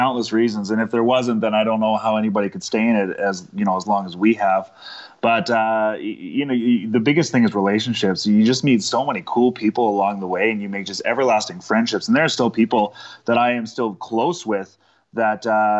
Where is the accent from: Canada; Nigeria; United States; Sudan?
Canada; Saskatoon, Saskatchewan; I grew up in Saskatoon, Saskatchewan.